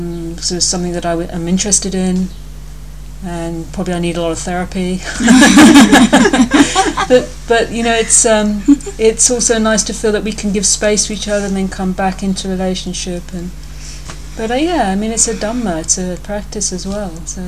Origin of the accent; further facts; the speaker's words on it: United Kingdom; So Kirisara's take on something as an American and mine from the UK, sometimes it's like different.